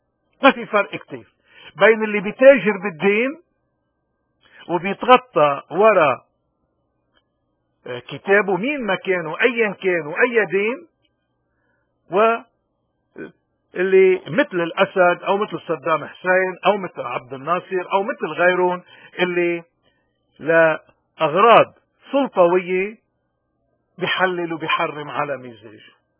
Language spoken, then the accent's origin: Arabic; Lebanon; حزب الله بشو بيشبهنا نحن كلبنانيين؟ ما بيشبهنا بشيء